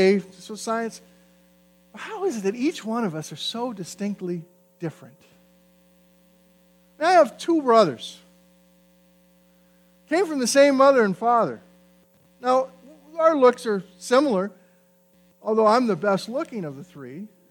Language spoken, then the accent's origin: English; Indiana, United States; growing up in Indiana, and Jim's from Indiana